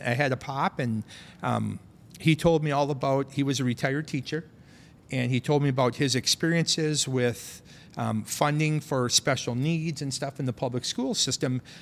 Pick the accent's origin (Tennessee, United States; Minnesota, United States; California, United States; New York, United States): Minnesota, United States; Winona; also born or lived in Fountain City, Wisconsin; Fortunately, you kind of touched on the fact that I'm from Winona. I've been born and raised in this area my entire life. For a few years, I lived over in Fountain City, Wisconsin, because it was cheaper.